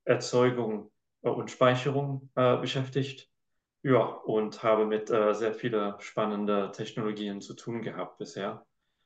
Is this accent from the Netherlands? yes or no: no; France; also born or lived in United Kingdom; now in Germany; ich bin in Großbritannien geboren, in Frankreich zur Schule gegangen, habe dann wieder in England Physik und Energiepolitik studiert und habe dann in Deutschland angefangen zu arbeiten.